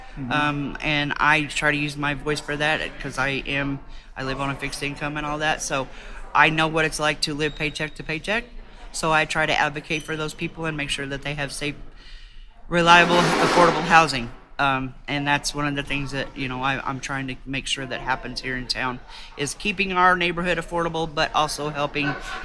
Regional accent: Bloomington, Indiana, United States; I'm from Bloomington, Indiana.

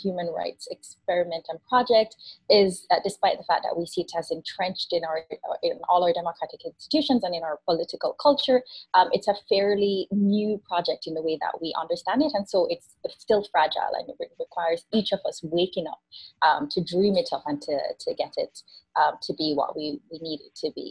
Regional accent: Spanish Town, Saint Catherine, Jamaica; I grew up in Jamaica. I grew up in Spanish Town, which isn't Negril or Montego Bay, or it's this this community that's unfortunately been associated with a lot of violence.

